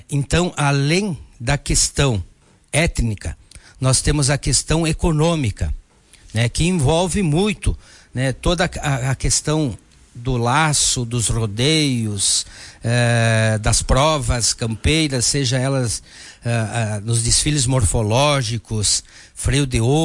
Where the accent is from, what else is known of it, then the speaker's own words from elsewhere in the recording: Vacaria, Rio Grande do Sul, Brazil; Eu sou natural aqui de Vacaria, né? Nascido nessa terra, no tempo em que IP era quarto distrito de Vacaria, então sempre atuei nesta região.